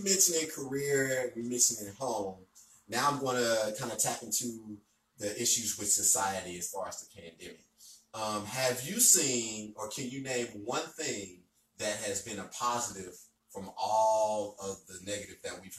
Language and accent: English; United States; And then another thing is too, is we as American people, we know how to stand up for each other and we know how to help each other.